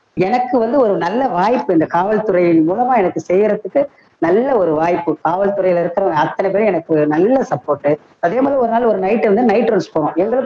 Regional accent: Chennai, Tamil Nadu, India; also born or lived in Tirunelveli / Theni; திருநெல்வேலியில பிறந்தேன். சொந்த ஊரு தேனி, நான் பிறந்தது திருநெல்வேலி, சொந்த ஊரு தேனி, வளர்ந்தது சென்னை.

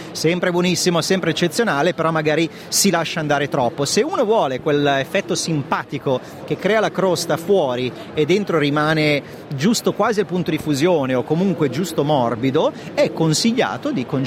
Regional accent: Milan, Lombardy, Italy; Io sono di Milano, il classico provolone della Valpadana, chiaramente io essendo di Milano c'è una connection

